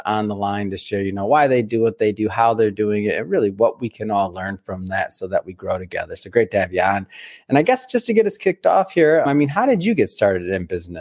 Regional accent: Detroit, Michigan, United States; some of the early ones that I remember growing up in Michigan and in Detroit

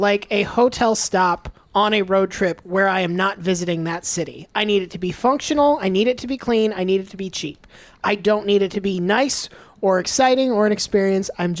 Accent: Gainesville, Florida, United States; born there; No, I was born in Gainesville.

